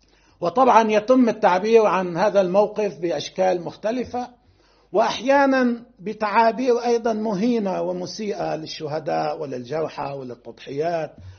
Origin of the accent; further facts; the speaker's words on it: Lebanon; نحن كشعب لبناني أيضا وكدولة في لبنان وكوطن لبناني